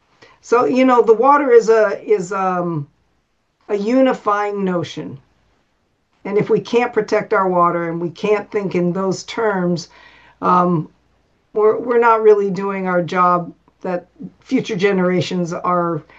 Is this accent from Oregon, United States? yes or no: yes; Oregon, United States; And I grew up in Oregon.